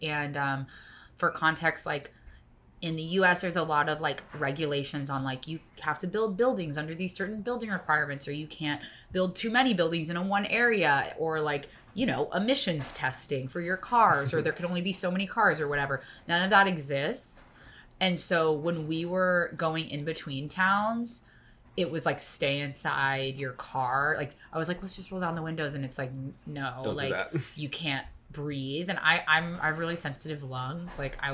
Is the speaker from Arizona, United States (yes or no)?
yes; Arizona, United States; now in Hawaii, United States; I'm from Arizona, 120 degrees. We live in Hawaii, super humid in the summer.